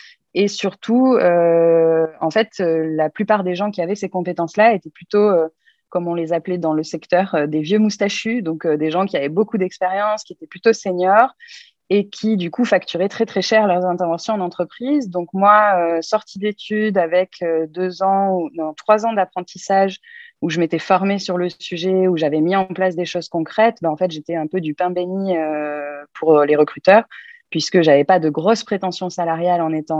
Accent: Hossegor, Nouvelle-Aquitaine, France; moi, j'ai grandi dans les Landes. Mes parents habitaient et habitent toujours au Segor, donc une région assez agréable. Donc, j'ai grandi là.

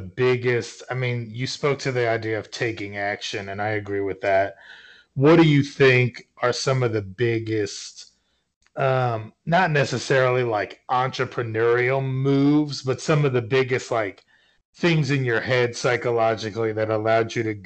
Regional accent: Northeast, United States; I grew up in the Northeast, so it's different

